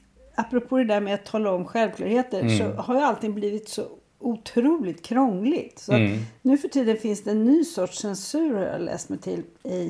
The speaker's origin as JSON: {"language": "Swedish", "country": "Sweden"}